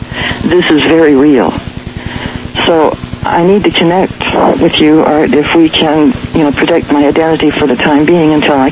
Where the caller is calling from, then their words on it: Salt Lake City, Utah, United States; Okay, Salt Lake City. That'll identify me in some quarter, so.